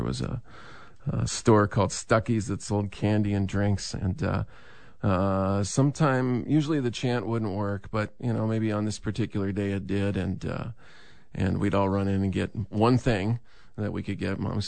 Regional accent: Iowa, United States; I think about my childhood. I grew up in Iowa, and my parents didn't listen to a lot of music at home.

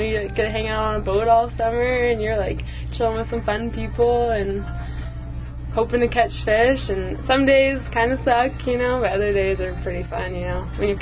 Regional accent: Juneau, Alaska, United States; and I'm from Juneau, so not that far away.

